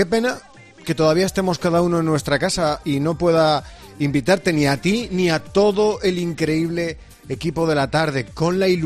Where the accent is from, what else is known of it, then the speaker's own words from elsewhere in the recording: Madrid, Community of Madrid, Spain; Mira, yo soy de Madrid. Mis padres de Madrid. Tres de mis cuatro abuelos de Madrid.